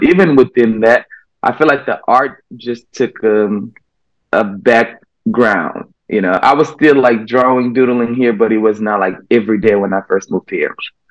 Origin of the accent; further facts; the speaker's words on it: Memphis, Tennessee, United States; Last year I did an art show in my hometown, Memphis, Tennessee, which is where I grew up.